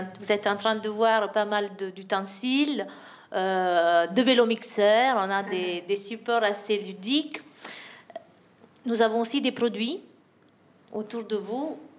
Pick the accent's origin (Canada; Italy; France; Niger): Italy; Moi, je suis italienne.